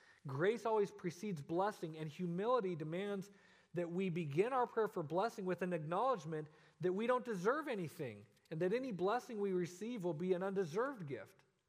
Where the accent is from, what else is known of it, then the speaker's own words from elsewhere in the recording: Colorado, United States; I'm from Colorado, so I spent, spent many, many mornings waking up and seeing the Rocky Mountains covered with snow.